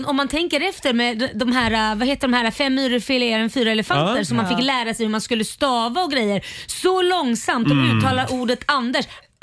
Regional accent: Stockholm, Stockholm County, Sweden; som stockholmare

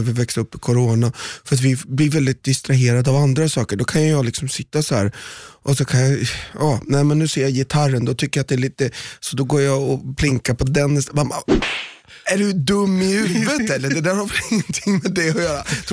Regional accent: Malmö, Skåne, Sweden; Vi är från Malmö.

